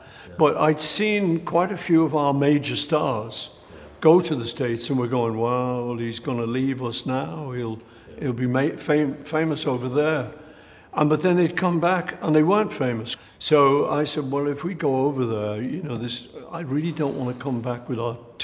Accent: Liverpool, North West England, United Kingdom; We're kids from Liverpool.

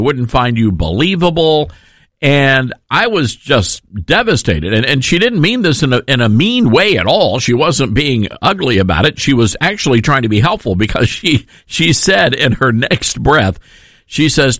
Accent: the South, United States; accent: Southern; And the first thing I said was, "Are you okay with my Southern ac

